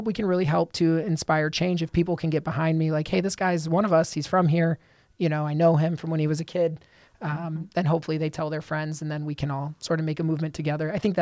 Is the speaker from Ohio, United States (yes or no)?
yes; Toledo, Ohio, United States; I grew up in Toledo. I went away for med school and residency, and I've been back for almost a decade.